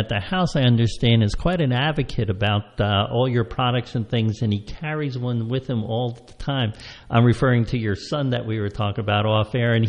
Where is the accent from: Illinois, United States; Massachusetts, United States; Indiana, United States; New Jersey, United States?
New Jersey, United States; Pottersville; growing up in Hunterdon County over in, Pottersville and stuff